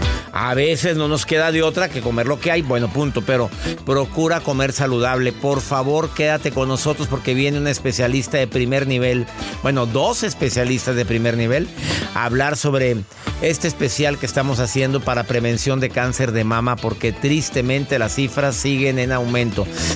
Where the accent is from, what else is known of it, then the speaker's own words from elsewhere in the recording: Mexico; en mi país, en mi México